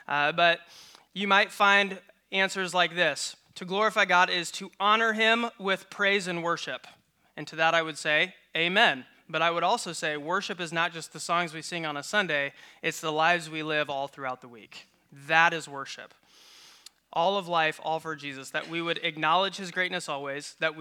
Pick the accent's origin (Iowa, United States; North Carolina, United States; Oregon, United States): Iowa, United States; But I have lived in Iowa my whole life, born and raised in Northwest Iowa, rural Iowa.